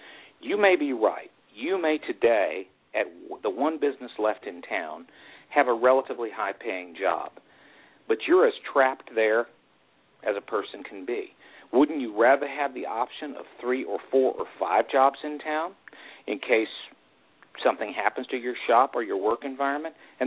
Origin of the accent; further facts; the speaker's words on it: Arkansas, United States; I grew up in Arkansas, which is a right-to-work state. We were one of the poorest states in the nation when I was growing up